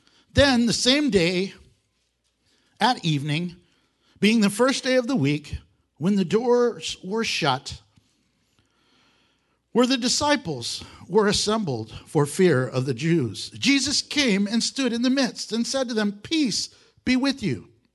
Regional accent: Houston, Texas, United States; I'm from Houston.

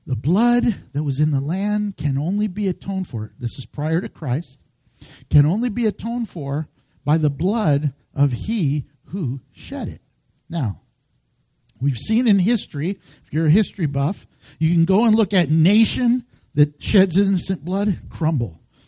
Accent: United States; born there; I love America. I was born in America. My parents were born in America.

